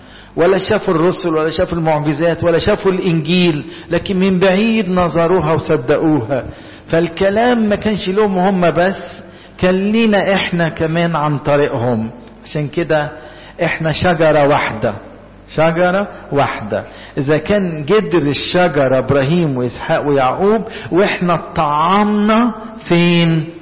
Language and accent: Arabic; Egypt; يبقى انا صحيح مصري من مصر